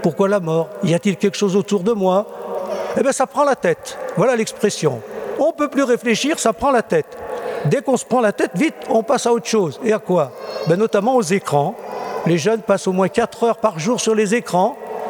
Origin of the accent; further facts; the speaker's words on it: Clarafond, Auvergne-Rhône-Alpes, France; Moi, je suis originaire de Clarafond, d'un village qui est à 5 km d'ici.